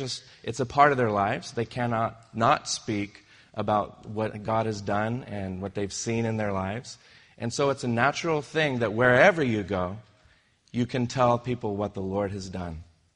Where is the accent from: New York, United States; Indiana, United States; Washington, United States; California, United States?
California, United States; Monterey; I'm from Monterey, so I'm very comfortable there. I always find myself going back there every year or two. And that's home.